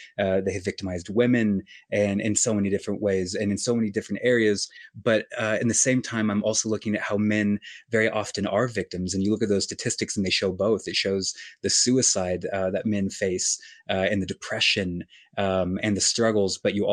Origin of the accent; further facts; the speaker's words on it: Colorado, United States; also born or lived in New York / Los Angeles; I live from New York to LA, and I often go to my hometown in Colorado.